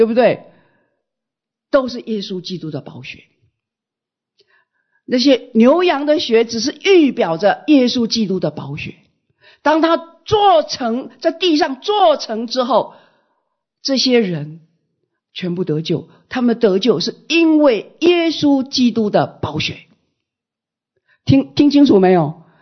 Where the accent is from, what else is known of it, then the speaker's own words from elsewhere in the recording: China; 50天我们中国人叫五旬。